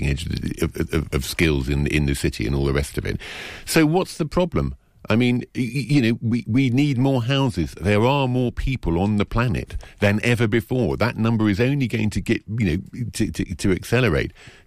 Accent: London, United Kingdom; also born or lived in Glastonbury; I'm a Londoner originally and went to live in Glastonbury for 10 years.

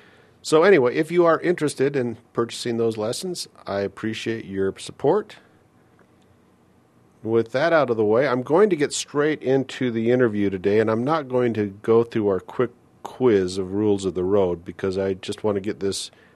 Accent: United States; I'm typical American. I'm Heinz 57. I'm part of the melting pot.

